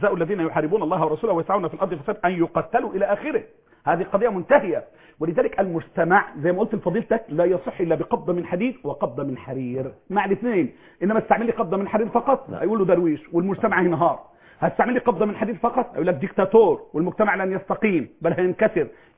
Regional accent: Mansoura, Dakahlia, Egypt; انا اعرف ولد من المنصورة من عندنا كان حرامي

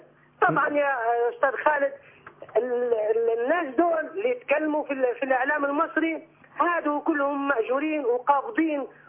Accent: Libya; also born or lived in Tripoli; now in Egypt; انا من جبل نفوسة، ولكن عايش في طرابلس والان هنا في مصر.

